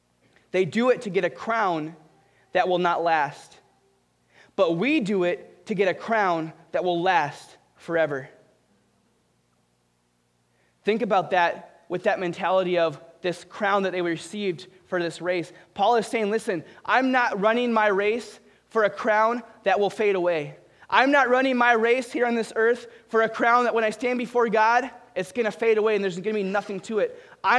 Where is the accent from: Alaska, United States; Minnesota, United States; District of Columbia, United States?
Minnesota, United States; Now, the Vikings, on the other hand, I'm from Minnesota, that's another story, right?